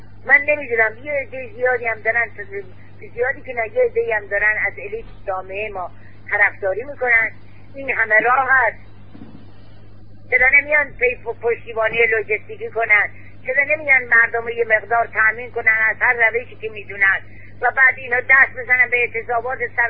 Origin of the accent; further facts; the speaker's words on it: Khuzestan, Iran; بابا من بچه خوزستانم، بچه خورم شدم